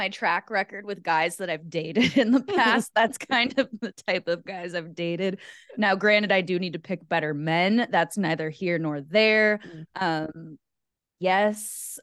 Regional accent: Rochester, Minnesota, United States; I am heading to my hometown of Rochester, Minnesota.

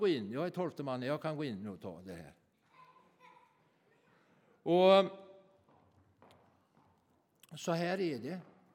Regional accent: Västra Götaland County, Sweden; Släpp nu där garnen, som vi säger hemma i Bohuslän, näten, säger många.

